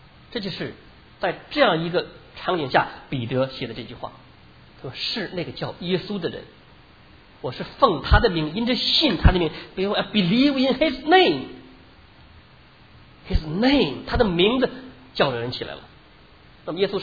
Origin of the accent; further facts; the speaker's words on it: China; 只有到周朝我们中国人才有详细的文字记载